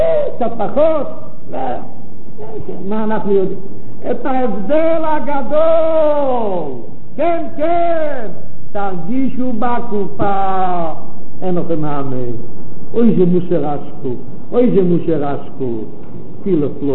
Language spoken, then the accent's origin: Hebrew; Bnei Brak, Tel Aviv District, Israel; אני בני ברקי. אצלנו בבני ברק